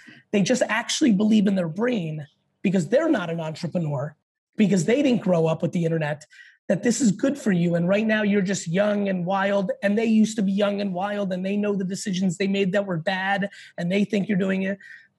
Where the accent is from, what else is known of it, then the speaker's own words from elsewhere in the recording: Edison, New Jersey, United States; I grew up in Edison, New Jersey.